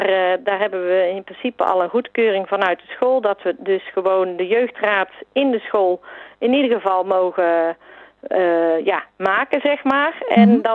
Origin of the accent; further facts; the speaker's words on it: Alphen, Netherlands; ik eigenlijk zelf geen van oorsprong Udekotussen ben. Ik ben geboren en getogen in Alphen.